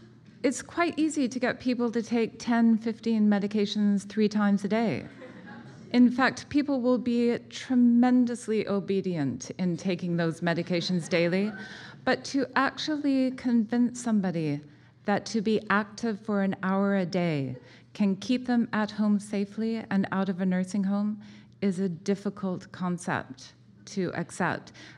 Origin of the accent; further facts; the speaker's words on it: Edmonton, Alberta, Canada; And I grew up in Edmonton, and my father was a general surgeon there.